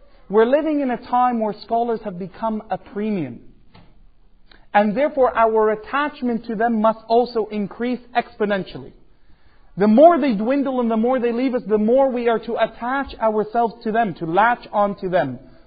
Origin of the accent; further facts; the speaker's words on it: Canada; I'm from Canada, you're from the US, we're better than you, by the way.